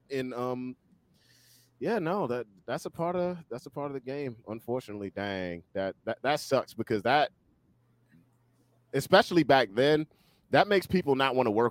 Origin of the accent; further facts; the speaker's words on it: Washington, District of Columbia, United States; Dude, let me tell you something. I'm from Southeast DC.